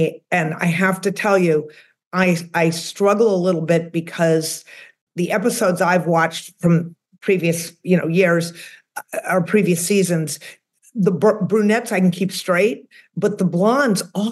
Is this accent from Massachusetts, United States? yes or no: yes; Massachusetts, United States; now in Texas, United States; you gotta remember, I'm originally from the Northeast. I'm from outside of Boston.